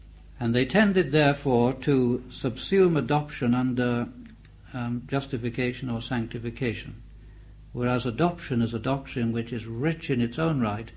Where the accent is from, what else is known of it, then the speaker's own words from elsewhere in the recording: England, United Kingdom; I speak as an Englishman, as you can tell.